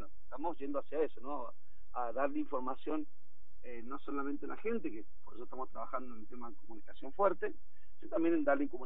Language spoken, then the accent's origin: Spanish; Mendoza, Argentina; Nosotros nos viene muy bien como mendocinos, somos argentinos también, obviamente